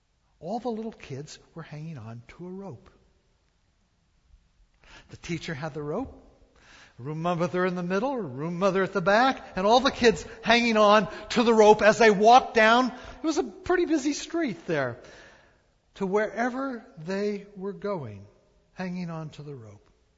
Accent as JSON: {"language": "English", "town": "San Francisco", "region": "California", "country": "United States", "tie": "born or raised there", "said": "Now, I grew up in San Francisco, and I go back every once in a while to the old haunts where I lived, walk some of the streets."}